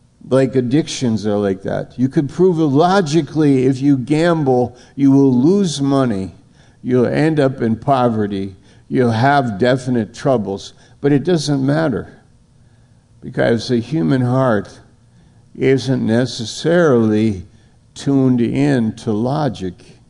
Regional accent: United States; I am an American, but what kind of American am I?

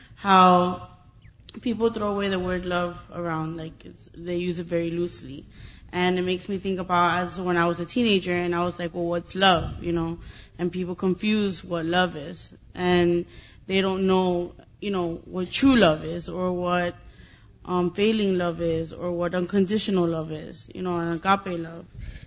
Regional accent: Miami, Florida, United States; I'm from Greater Grace, Miami.

